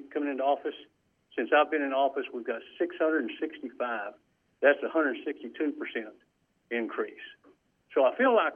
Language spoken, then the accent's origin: English; Andrews, Texas, United States; I was raised out in West Texas in the town of Andrews.